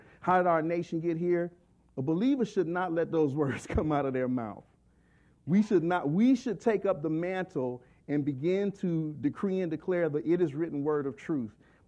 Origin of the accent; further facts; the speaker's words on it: Texas City, Texas, United States; You know, I'm from Texas City, Texas, originally. I went to Lamarck High School, which is Lamarck and Texas City.